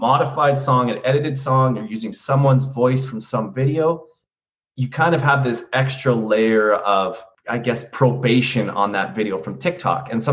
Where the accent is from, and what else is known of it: Canada